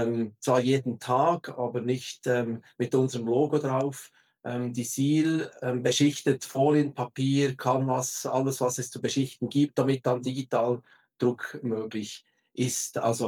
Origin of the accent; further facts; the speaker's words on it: Switzerland; accent: Swiss German; Mein Schweizer Dialekt, den kriege ich nicht weg. Also ich arbeite, lebe, wohne in der Schweiz